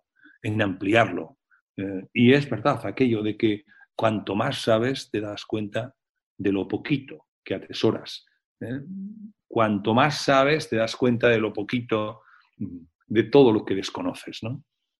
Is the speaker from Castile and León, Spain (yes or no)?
no; Basque Country, Spain; esa es mi humilde aportación como periodista vasco